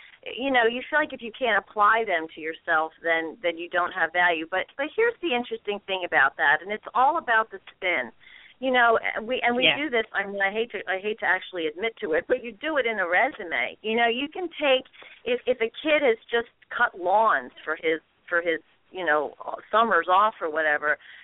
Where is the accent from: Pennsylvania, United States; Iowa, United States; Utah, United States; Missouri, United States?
Pennsylvania, United States; Philadelphia; I was raised in Northeast Philly. I was a good little Catholic girl, and the last thing you ever did was blow your own horn.